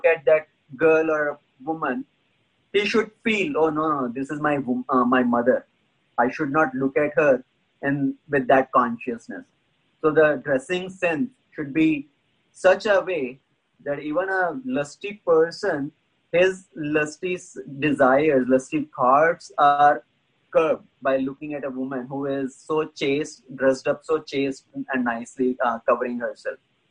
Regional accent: India; As I was growing up in India, in our childhood

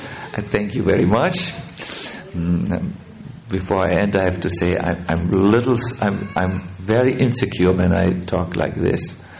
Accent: Germany; born there; English is a second language; I was born in German. I have Germany. I have a passport like this.

